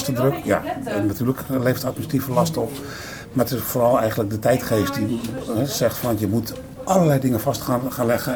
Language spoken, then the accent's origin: Dutch; North Holland, Netherlands; Ik kwam als Hollander, recht voor zijn raap, kwam ik in Brabant terecht. Dat was inderdaad wel even een overstap. De directheid waar ik mee opgevoed ben in Noord-Holland.